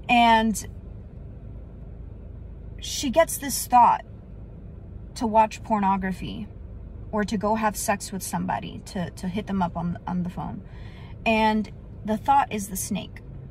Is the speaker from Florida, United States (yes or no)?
yes; Miami, Florida, United States; because I'm from Miami, so people say, like, you know, I can throw hands